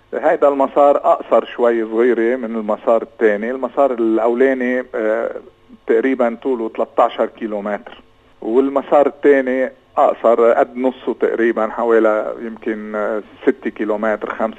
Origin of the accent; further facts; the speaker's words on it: Kfar Aatra, Mount Lebanon, Lebanon; ان شاء الله هالايام بترجع حلوه مثل ما كانت قديما، لحتى نقدر نعمل مشاريع اكثر واكثر بضيعتنا